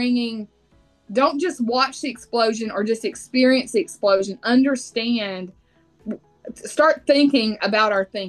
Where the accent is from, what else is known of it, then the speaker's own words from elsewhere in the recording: Texas, United States; You can tell that I'm from Texas when everything's called Coke, Sandra.